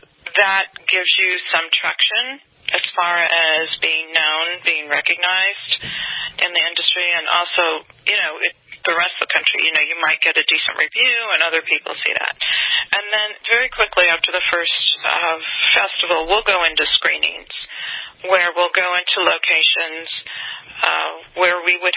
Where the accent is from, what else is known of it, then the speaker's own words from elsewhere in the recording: Omaha, Nebraska, United States; I'm from Omaha, Nebraska.